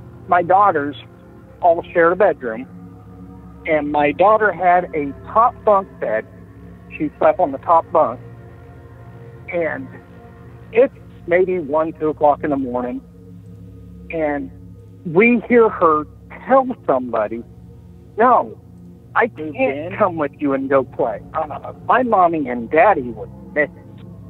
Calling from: Benton, Illinois, United States; from Benton, Illinois.

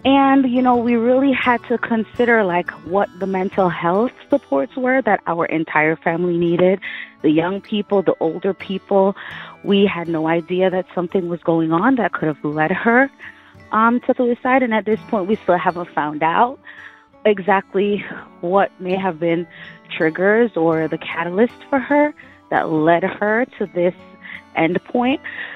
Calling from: Brooklyn, New York, United States; I'm calling from Brooklyn, New York.

